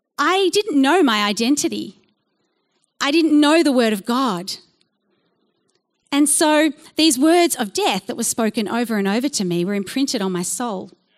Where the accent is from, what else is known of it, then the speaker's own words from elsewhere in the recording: Melbourne, Victoria, Australia; I grew up here in Melbourne with my family, and we went to church every Sunday.